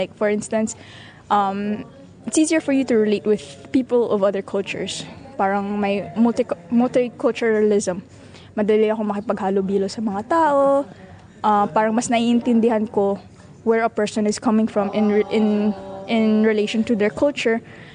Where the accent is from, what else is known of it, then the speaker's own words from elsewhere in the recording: Northern Mariana Islands; also born or lived in Philippines; they know I'm the island girl, I'm from Saipan.